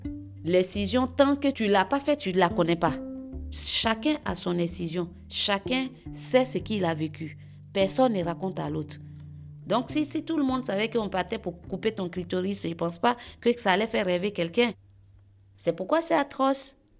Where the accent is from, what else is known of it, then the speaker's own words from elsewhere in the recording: Kavakouma, Montagnes, Côte d’Ivoire; born there; Je viens de la Côte d'Ivoire. Donc, je suis née à Kavakouma, dans les 18 montagnes. Donc, précisément dans le village de ma mère